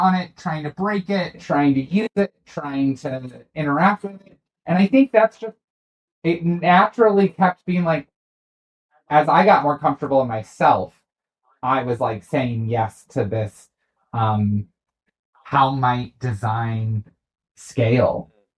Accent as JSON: {"language": "English", "town": "St. Louis", "region": "Missouri", "country": "United States", "said": "I'm from St. Louis"}